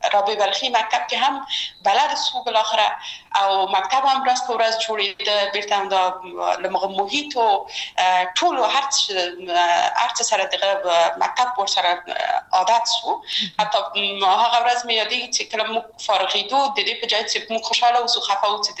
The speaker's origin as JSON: {"language": "Pashto", "region": "Kabul", "country": "Afghanistan", "tie": "born or raised there"}